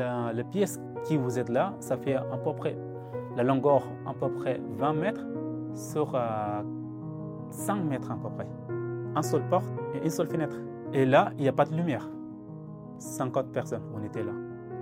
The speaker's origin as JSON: {"language": "French", "town": "Abron Menyo", "region": "Darfur", "country": "Sudan", "tie": "born or raised there", "second_language": "French", "said": "je fais partie de cette ethnie. Je suis né au Darfour, dans un petit village, il s'appelle Abron Menyo. C'est un petit village"}